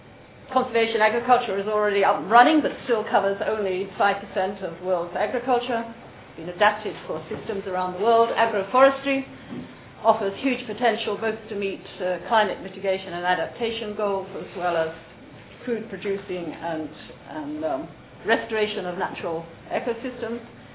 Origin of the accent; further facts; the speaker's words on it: Netherlands; I come from the Netherlands, we're very proud of our AKST.